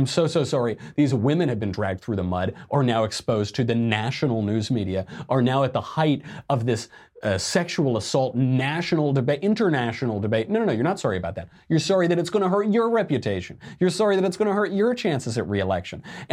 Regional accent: Arizona, United States; those troglodyte knuckle draggers in my home state of Arizona.

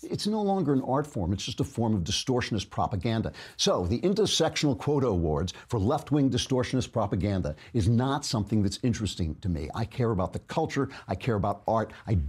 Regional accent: New York, United States; As a New Yorker, I can tell you that's an old, old trick.

